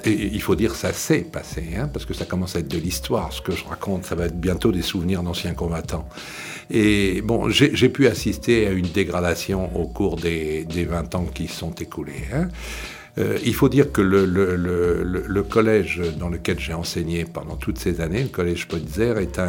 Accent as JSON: {"language": "French", "town": "Drancy", "region": "Île-de-France", "country": "France", "tie": "born or raised there", "said": "j'ai toujours habité la banlieue, hein, depuis toujours. Je suis né à Drancy, j'ai habité Le Bourget, Blanc-Mesnil, toutes ces villes dont on a entendu parler ces derniers temps."}